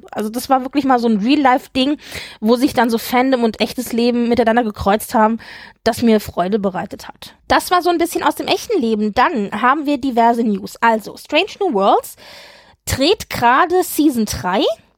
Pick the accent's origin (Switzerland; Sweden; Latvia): Sweden; ich bin ja Schwedin